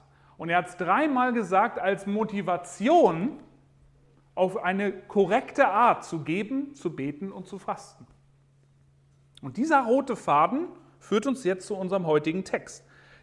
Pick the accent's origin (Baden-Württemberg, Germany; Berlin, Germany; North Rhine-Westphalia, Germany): Berlin, Germany; Meine Frau Steffi und ich und unsere Kids, wir kommen aus Berlin, aus dem Risikogebiet.